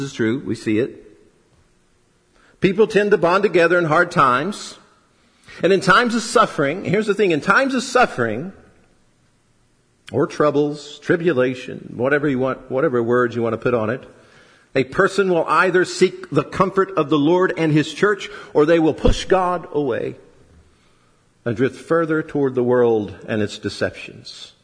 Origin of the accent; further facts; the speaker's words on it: United States; I pick on America a lot, because of course I'm American